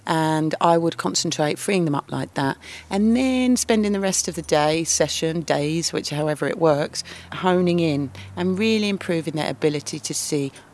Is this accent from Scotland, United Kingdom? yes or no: no; London, United Kingdom; I get off the train even from London, and I get off and it's home, which is interesting, because I'm very proud of being a Londoner. It feels like home here.